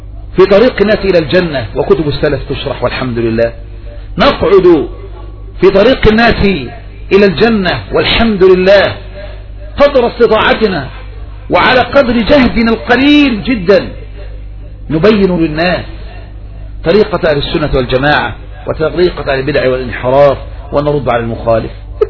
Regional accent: Egypt; الإرهاب الذي جعلته في الأمة في بلدنا مصر

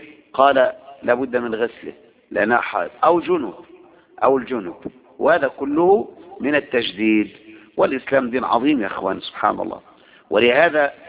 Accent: Egypt; طبعا عندنا في مصر ما يتصور

